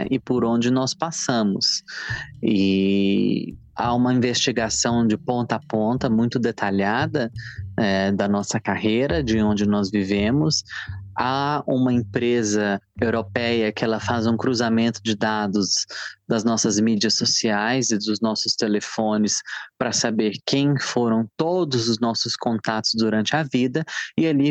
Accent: Barra do Garças, Mato Grosso, Brazil; born there; Eu nasci em Mato Grosso, numa pequena cidade banhada pelo rio Araguaia, que se chama Barra do Garças.

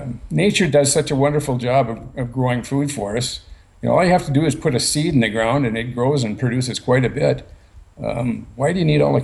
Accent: Minnesota, United States; Like I said, I grew up in Minnesota in a hardwood forest. We had oak trees around and walnut trees, and we had chestnuts.

